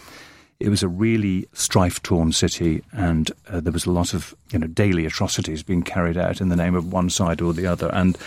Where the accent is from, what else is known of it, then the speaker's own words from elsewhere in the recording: Belfast, Northern Ireland, United Kingdom; I grew up in Northern Ireland. I went to school in Belfast, and this was the height of the Troubles.